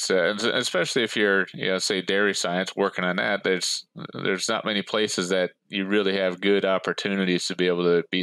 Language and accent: English; Minnesota, United States; now in Florida, United States; Yes, I grew up on a dairy farm in East Central Minnesota, just north of Minneapolis, about an hour and a half.